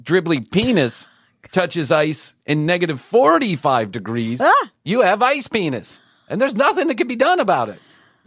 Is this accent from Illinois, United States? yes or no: yes; Chicago, Illinois, United States; I grew up in Chicago, and we certainly were no stranger to negative degrees.